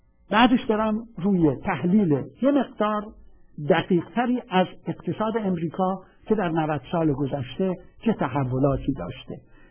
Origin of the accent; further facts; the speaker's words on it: Iran; moved away; موقعی که من از ایران بیرون اومدم اینطور فکر نمی کردم